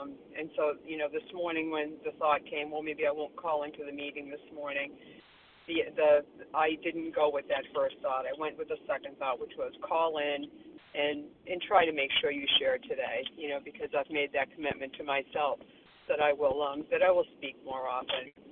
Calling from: Florida, United States; I'm calling from Florida this morning.

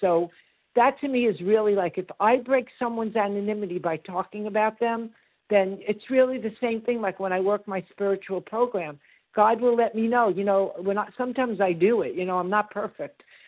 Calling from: Florida, United States; I'm calling from Florida, from Florida.

